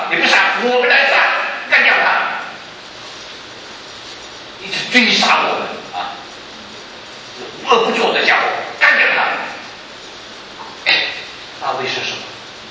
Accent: China; 所以我们中国人说一句话，君子之交淡如水

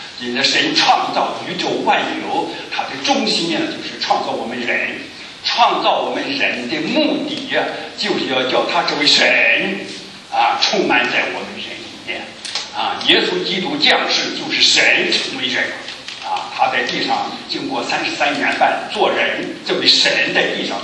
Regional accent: China

